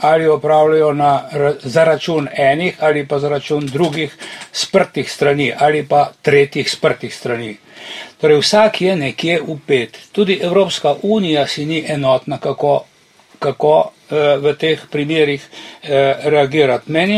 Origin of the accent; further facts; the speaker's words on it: Novo Mesto, Southeast Slovenia, Slovenia; Jaz prihajam z Novega mesta